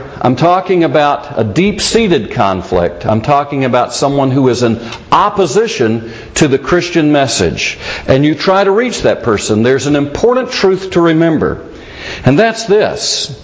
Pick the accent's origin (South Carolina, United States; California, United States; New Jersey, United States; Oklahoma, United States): South Carolina, United States; Myrtle Beach; also born or lived in Asheville, North Carolina; I learned to preach on the street corners of Asheville, North Carolina, and some in my hometown of Myrtle Beach, South Carolina.